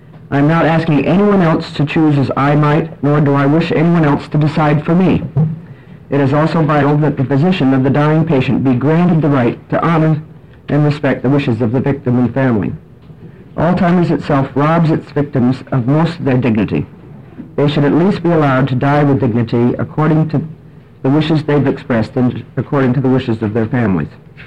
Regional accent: Portland, United States; from Portland, and I appreciate the opportunity to be here.

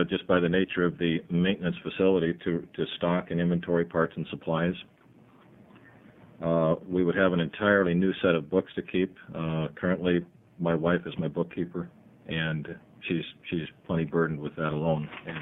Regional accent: Winston, Oregon, United States; I'm from Winston, which is a little bit south of Roseburg, for those of you that don't know.

